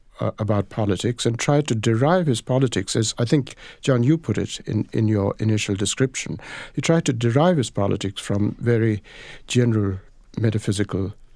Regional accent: India; born there; I was born in India, and I, from time to time, write about Indian politics and society and culture.

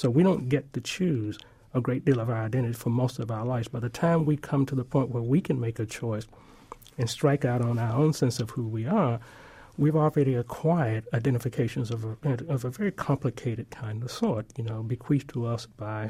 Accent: Starkville, Mississippi, United States; My hometown in Starkville, Mississippi, is not constructed in the same way as it was when I was a kid growing up.

